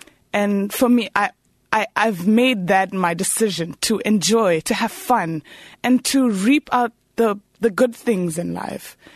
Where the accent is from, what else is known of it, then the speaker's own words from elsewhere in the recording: Nairobi, Kenya; also born or lived in Kisumu; I wish to stick to exotic, but I'm from Kenya, Eastern Africa.